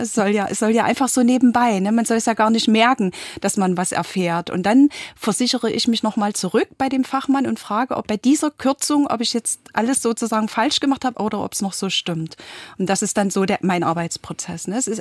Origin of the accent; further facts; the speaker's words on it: Leipzig, Saxony, Germany; ich bin ja aus Leipzig und war bei den Montagsdemos in Leipzig dabei.